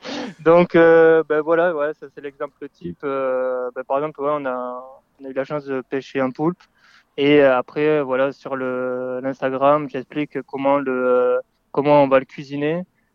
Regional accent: Castres, Occitanie, France; moved away as an adult; also born or lived in England / Switzerland; j'ai fini par l'apprentissage à un brevet professionnel pendant 2 ans chez moi à Castres, à côté de Toulouse. Et à 19 ans, je suis parti juste après l'apprentissage.

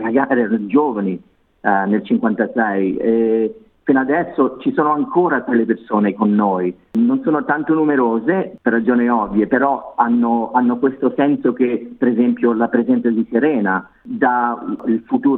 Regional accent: Hobart, Tasmania, Australia; also born or lived in Italy; sono nato qui a Hobart nel 64, avevo un anno e mezzo, sono ritornato in Italia per 9 anni e ritornato nel 74 e io ho ricordato quando sono ritornato a 11 anni a Hobart

